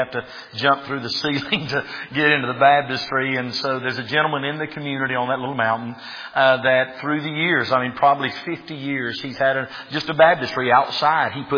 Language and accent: English; the South, United States; Again, I'm from the South. We've got churches on every corner.